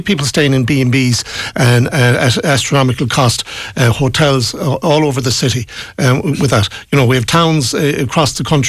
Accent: Ireland; I was in London when the Hyde Park bombing, I actually heard the blast. On several occasions as an Irish man, I was being followed by unmarked police force. And, it's not easy being an immigrant.

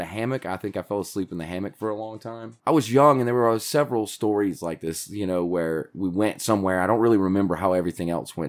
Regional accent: the South, United States; I think that is one of the things you run into a lot being a Southerner

